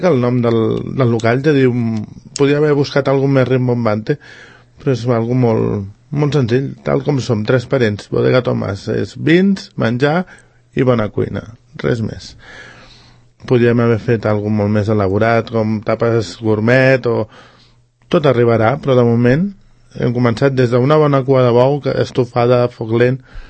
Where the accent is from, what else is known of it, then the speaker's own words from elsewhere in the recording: Sant Cugat del Vallès, Catalonia, Spain; Jo soc de Sant Cugat de tota la vida. Tinc 40 anys, que els he fet aquest any